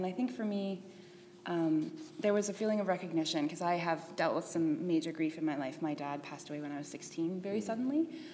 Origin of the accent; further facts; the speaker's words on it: Winnipeg, Manitoba, Canada; also born or lived in Ontario; now in Edmonton, Canada; I come from Winnipeg most recently. I guess I was born in Ontario and grew up first half of my life there, and then second half of my life in Winnipeg, and now the third half of my life is in Edmonton. And I came here 2 years ago to start school